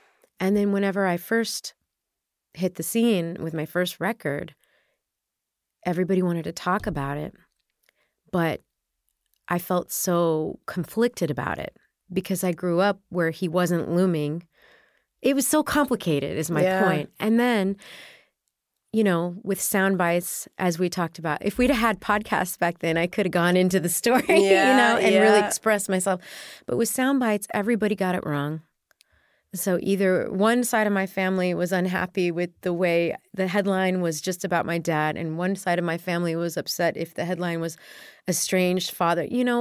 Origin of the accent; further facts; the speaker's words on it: Texas, United States; and I grew up in Texas, and I had a really nice childhood with my mom, and it was great, and her family's from Oklahoma